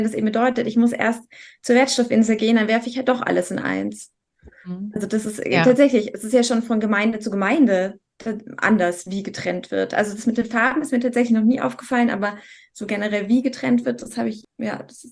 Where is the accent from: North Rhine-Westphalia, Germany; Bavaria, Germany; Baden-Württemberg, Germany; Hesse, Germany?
Bavaria, Germany; Munich; ich komme ja aus München